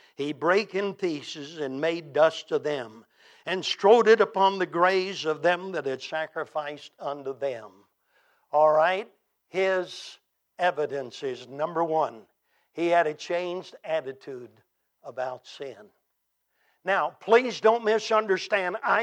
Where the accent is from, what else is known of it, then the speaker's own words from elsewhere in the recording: the South, United States; I said, sir, I'm from the South, and in the South, the man who occupies the first chair is either the owner or the manager of the shop.